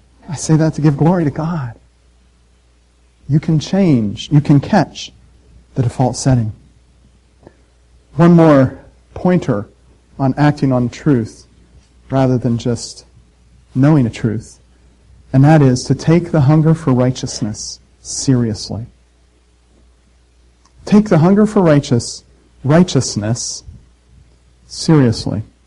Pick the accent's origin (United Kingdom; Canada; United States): United Kingdom; Scotland; I'm Scottish, and the Scots are known to be really thrifty.